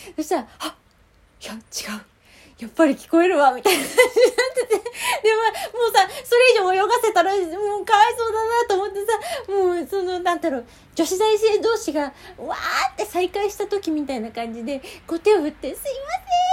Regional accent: Tokyo, Japan; 東京生まれ東京育ちだからね

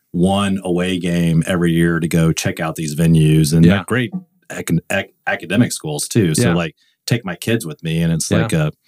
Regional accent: Houston, Texas, United States; now in Dallas, United States; Yeah, so I grew up in Houston, mm-hmm. came to SMU in 94, and I've been in Dallas ever since.

